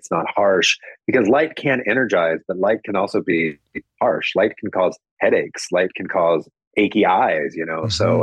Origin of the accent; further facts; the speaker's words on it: Mount Vernon, Missouri, United States; A little town called Mount Vernon, Missouri.